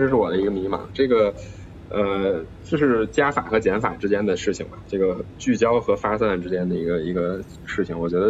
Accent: China

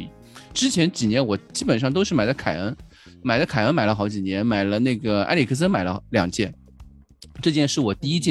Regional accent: Shanghai, China; 我们上海话

